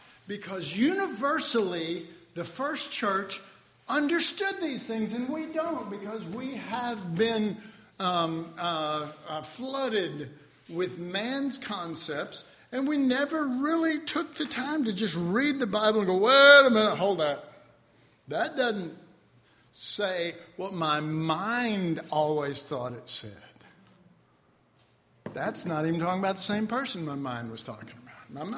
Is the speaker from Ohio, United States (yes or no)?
no; Texas, United States; I'm from Texas. We amen that stuff.